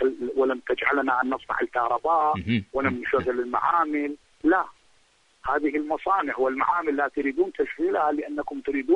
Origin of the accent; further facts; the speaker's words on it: Iraq; أنا بتقديري المتواضع جدا وأنا ابن العراق ولن أخشى أحد عندما أقول الحقيقة